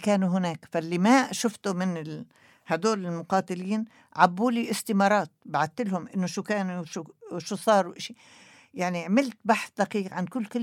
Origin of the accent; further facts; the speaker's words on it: Palestine; والدكتور رايح لبناني وأنا فلسطينية